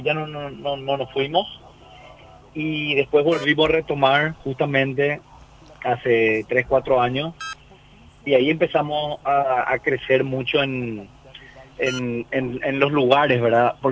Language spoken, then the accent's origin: Spanish; Paraguay; la nueva identidad que tenemos como paraguayos jóvenes y semi jóvenes